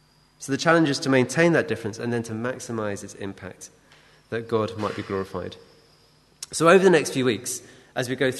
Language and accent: English; United Kingdom; I think our culture, being British, is to be understated.